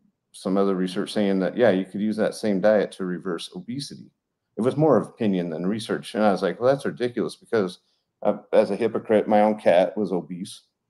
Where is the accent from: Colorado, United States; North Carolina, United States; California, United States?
Colorado, United States; moved away as an adult; also born or lived in Alaska; now in Rochester, United States; but I'm from Colorado. I graduated from Colorado State in 1994. I practiced in Alaska for a couple years where I did large and small animal. And then moved to Rochester, Minnesota, where I've been for the last 26 years.